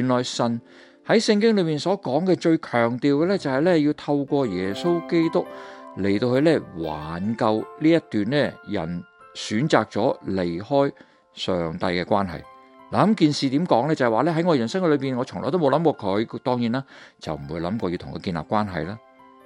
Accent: Guangdong, China; 我哋广东人成日都话啦，唔该俾条路行下，系咪？

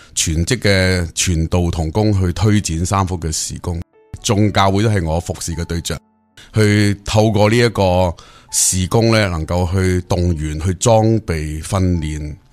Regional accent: Taishan, Guangdong, China; 我哋台山人

